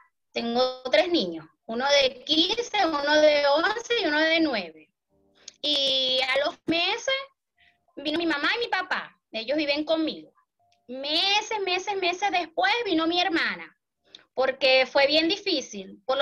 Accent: Venezuela; now in Brazil; salimos de Venezuela y aquí sin un centavo, sin poder comunicarnos, nada

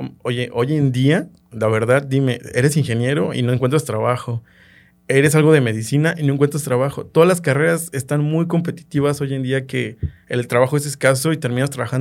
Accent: San Miguel Octopan, Guanajuato, Mexico; also born or lived in Celaya; yo soy originario de aquí de Celaya, pero yo crecí en San Miguel Octopan.

